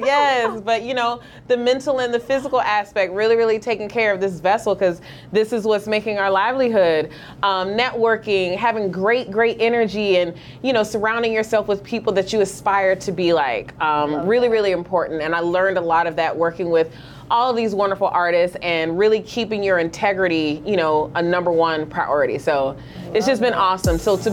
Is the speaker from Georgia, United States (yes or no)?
yes; Atlanta, Georgia, United States; Well, I'm from Atlanta.